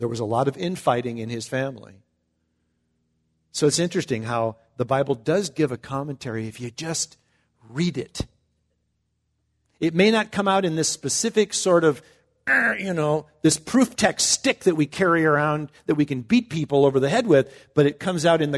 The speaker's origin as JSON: {"language": "English", "region": "Midwest", "country": "United States", "tie": "born or raised there", "said": "I grew up in the Midwest where tornadoes were a regular, you know, highlight of most of our summer evenings."}